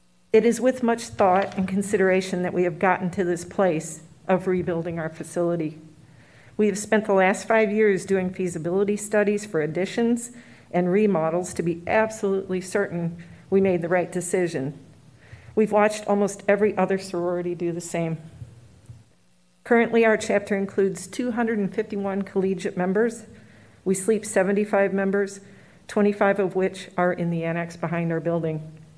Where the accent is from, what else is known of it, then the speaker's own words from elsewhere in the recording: St. Louis, Missouri, United States; I'm from St. Louis, Missouri.